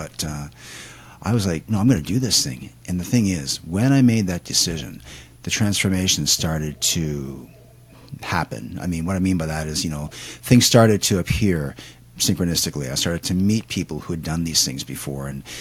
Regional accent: Canada; now in Japan; So I'm from Canada originally

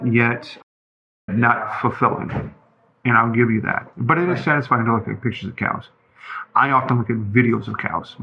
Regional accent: Chicago, Illinois, United States; Just because I'm from Chicago.

